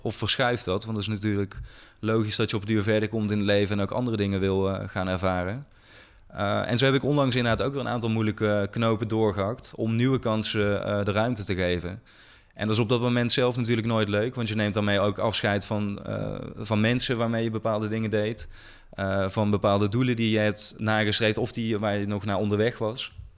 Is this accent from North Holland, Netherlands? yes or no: no; Weert, Limburg, Netherlands; toen werkte ik in een magazijn in Weert, waar ik ben opgegroeid. Een klein dorp in de buurt van Eindhoven.